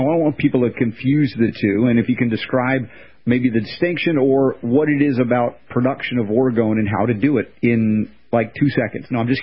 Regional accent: United States; The world we grew up in America, Western world, the mindset

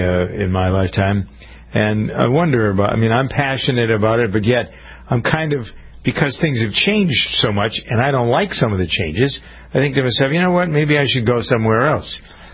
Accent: Massachusetts, United States; But it was such a stark difference from what I grew up in Massachusetts in New England

